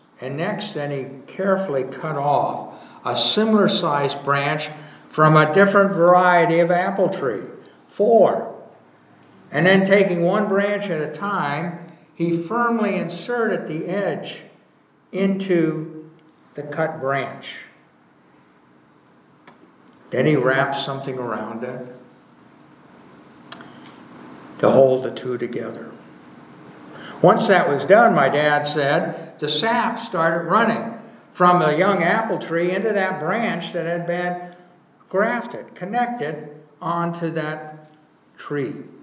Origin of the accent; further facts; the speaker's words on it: Portland, Oregon, United States; As some of you know, but not all of you, as a boy, I grew up in Southwest Portland, Oregon.